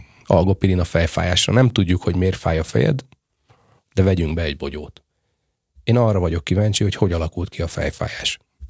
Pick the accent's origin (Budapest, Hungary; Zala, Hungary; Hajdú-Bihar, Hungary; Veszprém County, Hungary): Veszprém County, Hungary; Balatonalmádi; Tehát ott születtem, Balaton-Almádiban. Ez a kedvenc városom, szeretem Balaton-Almádit